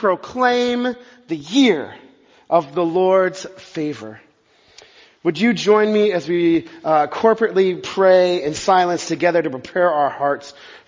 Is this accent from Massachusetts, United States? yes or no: no; Texas, United States; there's something in the South. I grew up in Texas